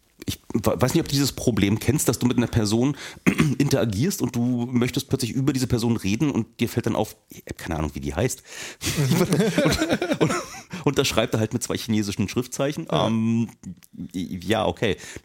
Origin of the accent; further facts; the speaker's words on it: Germany; Ja, ich bin in der DDR groß geworden.